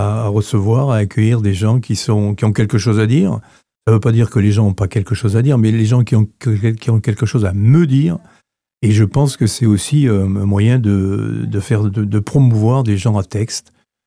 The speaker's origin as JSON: {"language": "French", "region": "Brittany", "country": "France", "tie": "born there", "also_born_or_lived": "Isère", "said": "J'ai quitté les Alpes pour venir à la mer. Il faut dire que je suis né en Bretagne en 1966. Ça, c'est une autre histoire. Et donc, je suis venu habiter en Bretagne, presqu'île de Crozon."}